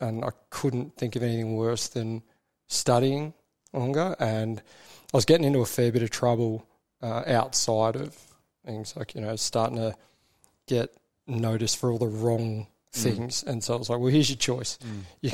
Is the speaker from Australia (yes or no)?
yes; Elizabeth, South Australia, Australia; So I was born in Adelaide. Yes. All right, but in Elizabeth.